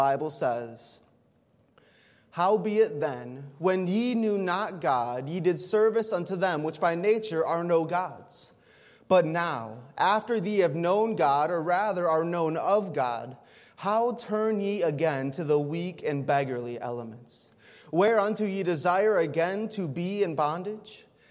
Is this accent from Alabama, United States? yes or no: no; Ohio, United States; I'm from Ohio, where you go on the lake a lot, but there's no waves on Lake Erie like there's waves coming from the Pacific, okay?